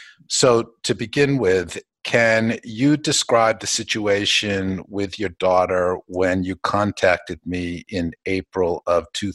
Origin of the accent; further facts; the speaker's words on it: Maine, United States; with Aaron from my home state of Maine.